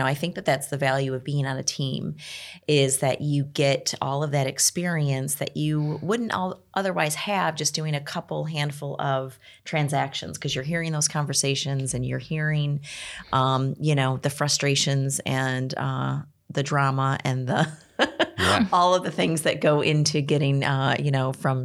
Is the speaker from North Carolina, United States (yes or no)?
no; Rochester, New York, United States; Born and raised in Western New York, which is actually not far from where you're from, right, Kim?